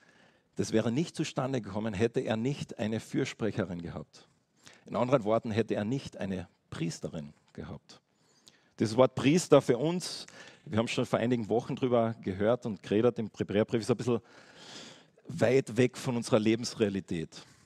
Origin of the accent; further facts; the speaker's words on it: Switzerland; Wir sind ja Schweizer